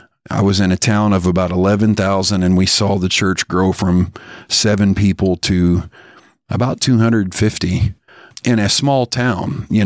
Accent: Bloomington, Indiana, United States; And then at 25, I moved 2.5 hours from my hometown, which is Bloomington, Indiana, to a town called Peru, Indiana, started there.

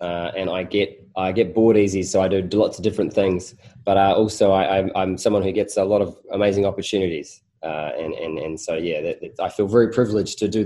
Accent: Sydney, New South Wales, Australia; I grew up in Sydney, Australia, with my brother

